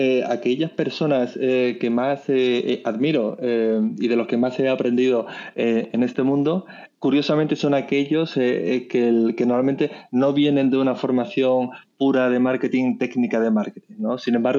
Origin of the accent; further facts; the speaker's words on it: Seville, Andalusia, Spain; yo soy de Sevilla, estaba en Sevilla